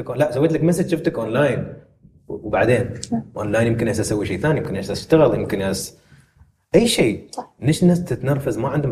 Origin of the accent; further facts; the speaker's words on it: United Arab Emirates; وحتى عندنا في الامارات ما في كراسي في بعض الاجتماعات